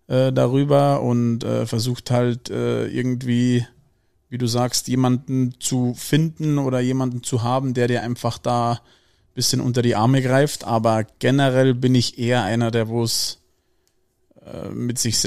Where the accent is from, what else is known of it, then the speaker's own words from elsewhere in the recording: Sachsenkam, Bavaria, Germany; in meinem kleinen Dorf, wo ich herkomme. In Sachsenkamm heißt es.